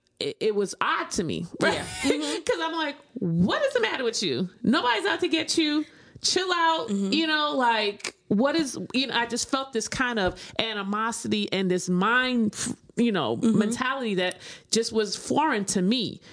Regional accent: New York, United States; now in Baltimore, United States; And I said, growing up in New York, you grow up in a certain way.

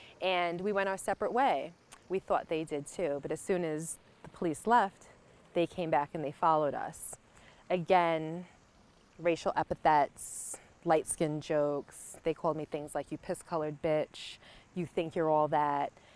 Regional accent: Brooklyn, New York, United States; I grew up in Brooklyn and it was just something that I encountered time to time.

